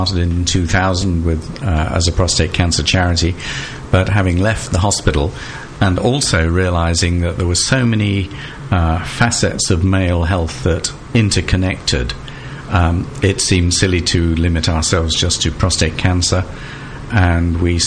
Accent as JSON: {"language": "English", "town": "Colchester", "region": "East of England", "country": "United Kingdom", "tie": "born or raised there", "said": "went to Colchester, which is my hometown, and started the urology unit there in 1984."}